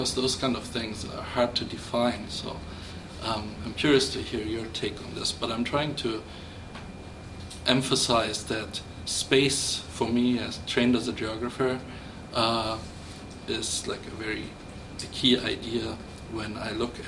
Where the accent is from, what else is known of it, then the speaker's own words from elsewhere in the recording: Munich, Bavaria, Germany; some of the friends I had when I grew up in Munich